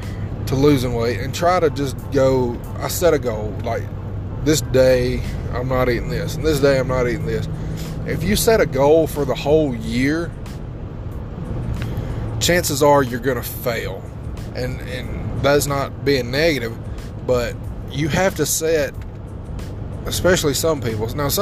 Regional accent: Alabama, United States; Yes, I'm from the South. I'm from Alabama, so we drink sweet tea every fucking day.

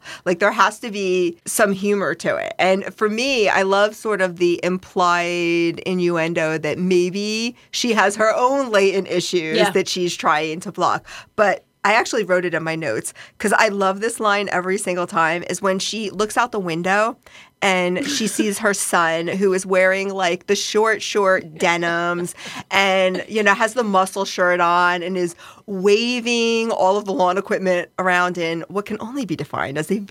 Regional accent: the South, United States; like I grew up in the South, it's very conservative, definitely like more evangelical religious background.

